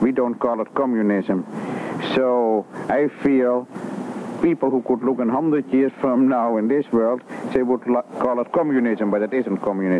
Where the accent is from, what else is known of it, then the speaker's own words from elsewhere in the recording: Netherlands; moved away as an adult; I'm from the old country. I'm from Holland, and I came to this country in 52